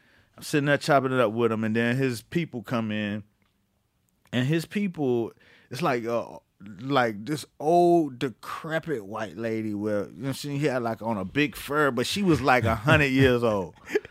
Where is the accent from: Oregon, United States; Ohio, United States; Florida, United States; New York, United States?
Florida, United States; And it was in Florida. I'm from Florida. So, you know, I know motherfuckers.